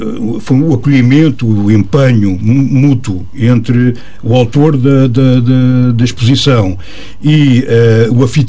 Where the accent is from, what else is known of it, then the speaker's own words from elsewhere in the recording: Lisbon, Portugal; now in Venda do Pinheiro, Portugal; sou de Lisboa, depois fui viver para a Venda do Pinheiro, e ainda continuo a viver nessa bonita localidade, e também estou, digamos, muito ligado ao Alentejo, neste caso ao Alto Alentejo, onde tenho o meu ponto de refúgio